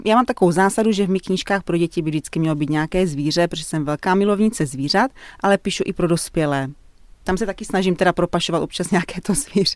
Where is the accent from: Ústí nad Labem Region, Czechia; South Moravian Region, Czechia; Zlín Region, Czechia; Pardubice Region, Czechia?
South Moravian Region, Czechia; Brno; já vlastně žiju celý život v Brně, i jsem tady studovala a byla jsem tady vlastně na gymnáziu Slovanské náměstí a potom jsem byla tady na Filozofické fakultě